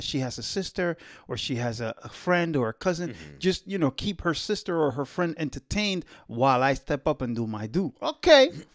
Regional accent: Dominican Republic; growing up in the Dominican Republic, my family, we were extremely humble family

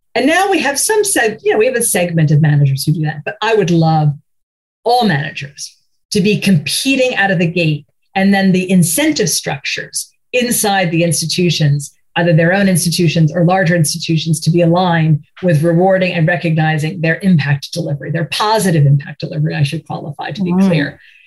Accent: New Jersey, United States; I grew up in New Jersey. Not that we didn't have hiking opportunities, but it wasn't something my family did.

